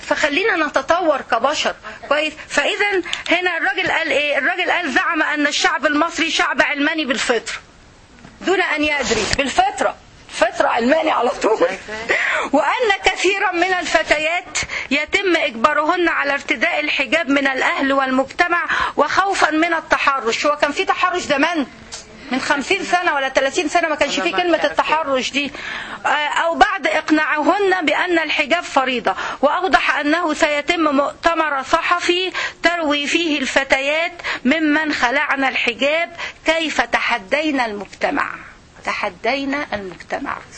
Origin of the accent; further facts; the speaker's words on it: Egypt; now in United States; مصر هي أمي نيلها هو دمي